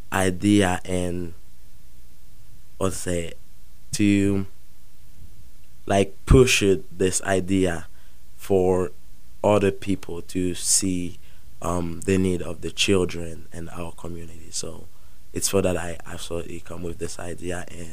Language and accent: English; Haiti; now in Branson, United States; We're from Haiti.